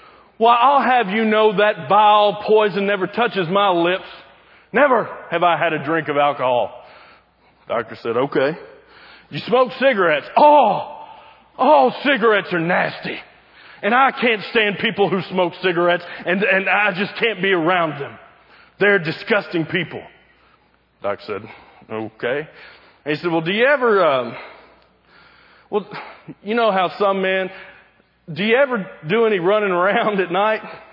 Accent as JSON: {"language": "English", "region": "Kentucky", "country": "United States", "tie": "born or raised there", "said": "I don't know about you, but growing up in South Central Kentucky, I learned that God helps those who help themselves."}